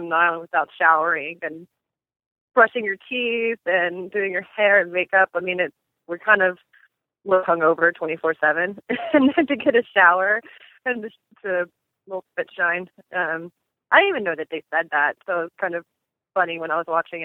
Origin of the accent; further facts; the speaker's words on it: Knoxville, Tennessee, United States; especially growing up in Knoxville, Tennessee, it's pretty small.